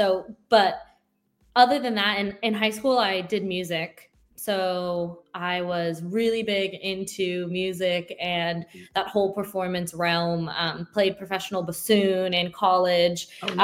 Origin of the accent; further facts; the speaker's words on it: Sacramento, California, United States; I am originally from Sacramento. So Sacramento is home to me, California, born and raised, and love it.